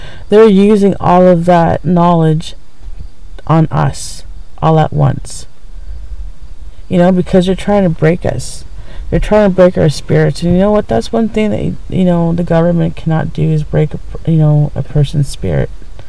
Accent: Ontario, Canada; because I'm from the Ojibwe Nation, I'm from Northwestern Ontario

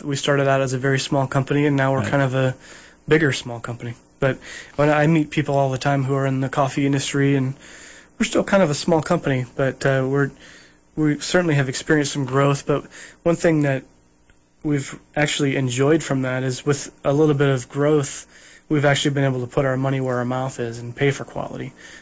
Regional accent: Midwest, United States; now in Portland, United States; and I grew up in the Midwest. I'm kind of a Midwestern boy. I haven't lived there for quite some time

